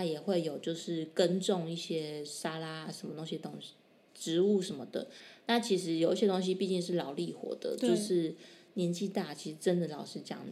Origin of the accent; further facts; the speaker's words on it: Taiwan; moved away as an adult; 因为毕竟我们已经在东方文化生活这么久，我们是在这里面长大